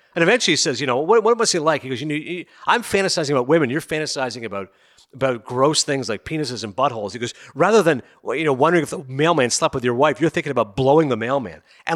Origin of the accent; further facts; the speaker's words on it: Kingston, Ontario, Canada; So I grew up in Kingston, Ontario. Watertown is right across the board. It's an hour away.